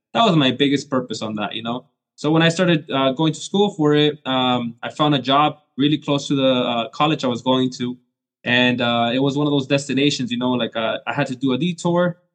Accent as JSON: {"language": "English", "country": "Mexico", "second_language": "English", "moved": "yes", "lives_now": "United States", "said": "I do live in Southern California, but I'm Mexican. I'm an immigrant. I immigrated to the United States"}